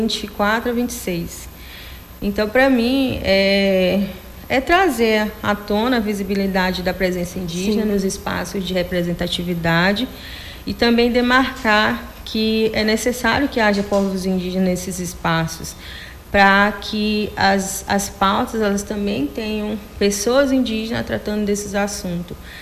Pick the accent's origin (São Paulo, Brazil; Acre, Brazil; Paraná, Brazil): Acre, Brazil; Rio Branco; Eu nasci em Rio Branco e morei na aldeia, no Mamuadate, que é a terra indígena do meu povo, até os 4 anos de idade. E depois eu saí, que minha avó adoeceu, a gente veio morar em Rio Branco.